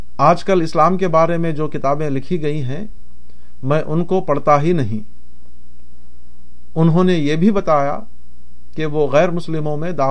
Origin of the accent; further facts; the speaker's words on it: Azamgarh, Uttar Pradesh, India; इसी किस्म के एक अरब मुसाफिर एक बार आजमगढ़ यूपी में मेरे गांव आए थे।